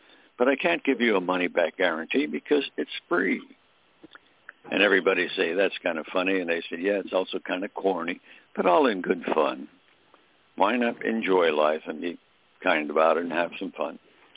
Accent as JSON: {"language": "English", "region": "Pennsylvania", "country": "United States", "said": "He was from New York. I was from Pennsylvania."}